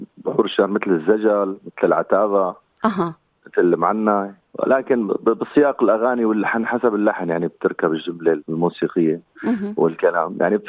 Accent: Syria; من سوريا الحبيبة، من ضيعة اسم الحيري، سكان دمشق.

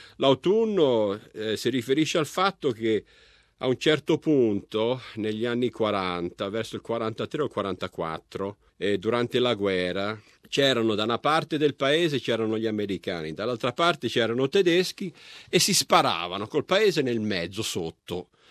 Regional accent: North Fitzroy, Victoria, Australia; also born or lived in Tuscany, Italy; A dir la verità no, i primi ricordi li ho di North Fitzroy, cioè un mese dopo che io e mia mamma siamo sbarcati dalla nave cominciano i ricordi.

